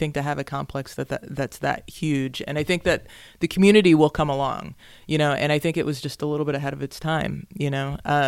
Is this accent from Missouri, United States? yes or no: yes; St. Louis, Missouri, United States; now in Brooklyn, United States; I claim Brooklyn, but I'm originally from St. Louis